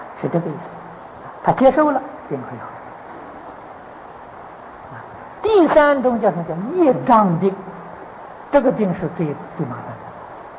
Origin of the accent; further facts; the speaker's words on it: Taiwan; 我们台湾人所吃的世界第一啊